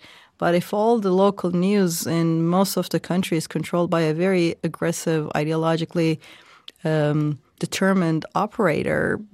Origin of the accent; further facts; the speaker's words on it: Turkey; I grew up in Turkey, right? So in the 90s.